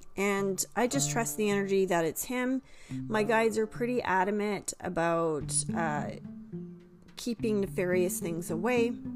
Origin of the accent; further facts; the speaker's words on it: Ontario, Canada; Growing up in Southern Ontario, during the summer months, you can find long-standing tradition